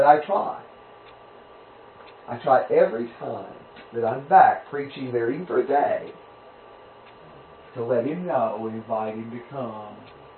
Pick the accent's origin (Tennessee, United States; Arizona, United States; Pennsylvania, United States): Tennessee, United States; There's a friend I was raised with in Middle Tennessee.